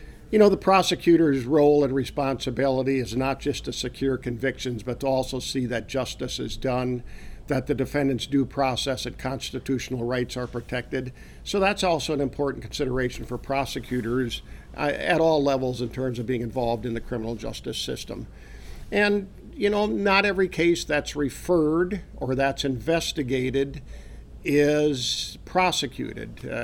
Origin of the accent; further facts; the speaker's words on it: Harriet, South Dakota, United States; I was born in Mobridge and raised in Harriet. My parents were still alive and living in Harriet, and I wanted to return to that area, and that's what I did.